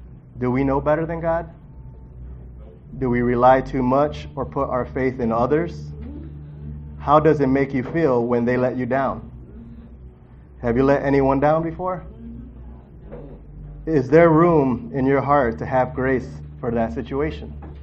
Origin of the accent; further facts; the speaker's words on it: Detroit, Michigan, United States; And before that, I grew up in Southwest Detroit.